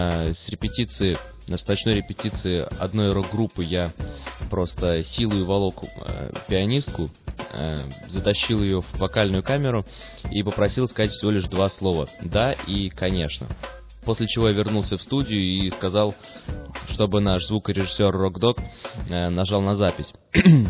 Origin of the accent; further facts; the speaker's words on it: Saint Petersburg, Russia; из Питера